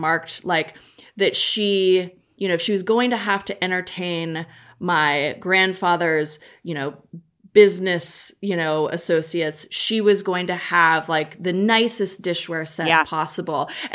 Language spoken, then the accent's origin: English; Berkeley, California, United States; I grew up, I mean, this is so funny because I grew up in Berkeley, right?